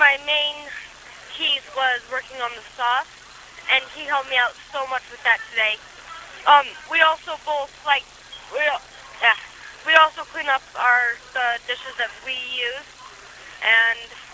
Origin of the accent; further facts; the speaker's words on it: Eagle Mountain, Utah, United States; We're both from Eagle Mountain, Utah, and we're making some penne pasta baked and some crisps with a delicate berry sauce.